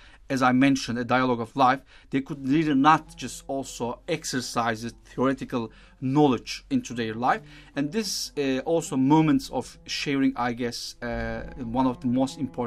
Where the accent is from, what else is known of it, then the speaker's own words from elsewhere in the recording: Istanbul, Turkey; we are coming, you know, as the founders and the members of this, we are coming from Istanbul, Anatolia, another Rome, second Rome. And we are trying to combine, actually, also the richness that we are just bringing from Anatolia, from our Anatolian background